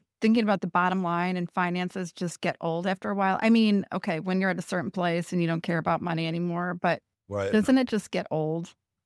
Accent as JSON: {"language": "English", "region": "Illinois", "country": "United States", "said": "We're both from Illinois, if you haven't noticed."}